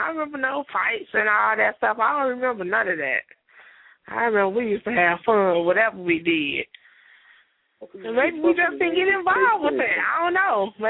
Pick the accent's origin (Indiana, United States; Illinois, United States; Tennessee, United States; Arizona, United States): Indiana, United States; Gary; I grew up in Gary. I grew up in Marshalltown and on the east side.